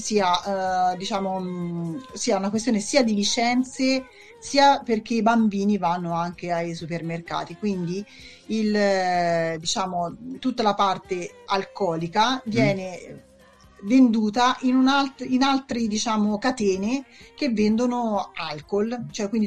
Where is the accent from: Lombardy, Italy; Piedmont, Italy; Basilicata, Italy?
Lombardy, Italy; Milan; moved away as an adult; now in Australia; Sono nato e cresciuto a Milano